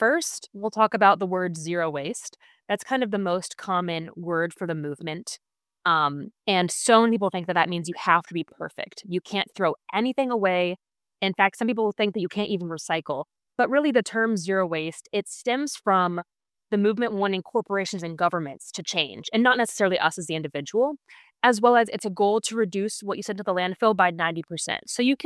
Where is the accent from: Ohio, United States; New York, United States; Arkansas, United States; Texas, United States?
Ohio, United States; So I grew up in Ohio, very rural part of the country where really didn't have any air pollution